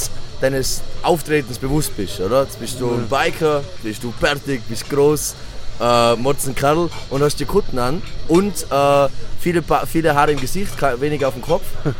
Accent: Austria; Bei uns in Österreich, da sind...

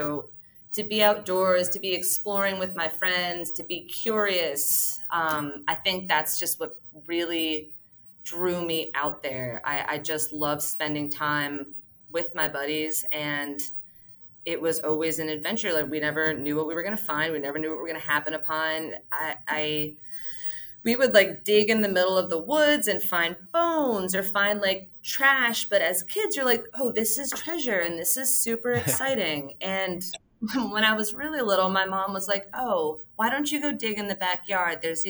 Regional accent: New Jersey, United States; I grew up in North Jersey, which was, for all intents and purposes, like outdoor adjacent. You still got like a little bit of like a suburb feel. It wasn't that close to New York, but also like my backyards were essentially woods.

